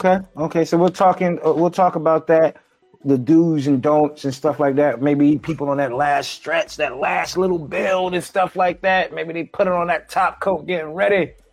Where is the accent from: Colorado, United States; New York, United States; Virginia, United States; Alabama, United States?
Virginia, United States; Hampton; that was in the area of Hampton, Virginia, my hometown.